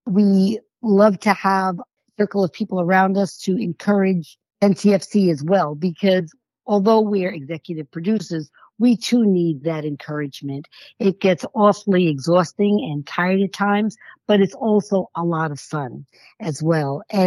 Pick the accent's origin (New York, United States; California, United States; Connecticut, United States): New York, United States; New York City; born there; I was born in New York City, and as many people know, New York is very artsy